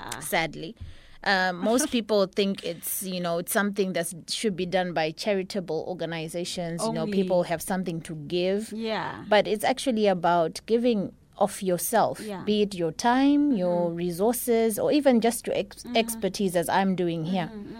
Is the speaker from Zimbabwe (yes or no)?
yes; Zimbabwe; Actually, a friend of mine back in my home country.